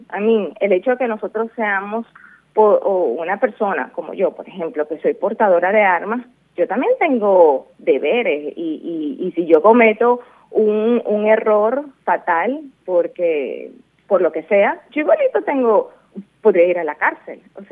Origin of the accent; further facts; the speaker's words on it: Venezuela; Y yo digo, pues como venezolana que lo he vivido, que sé lo que es estar indefenso